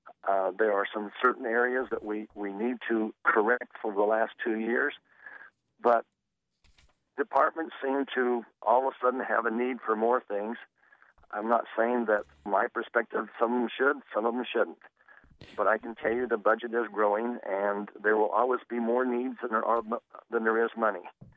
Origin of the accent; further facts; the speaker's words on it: Camas, Washington, United States; ever since I was a small kid growing up in Camas